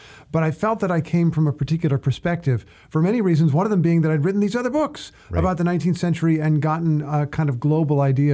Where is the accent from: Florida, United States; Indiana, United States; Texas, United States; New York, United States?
Indiana, United States; but I came from Indiana, from the middle of the country, and have tried to make something of myself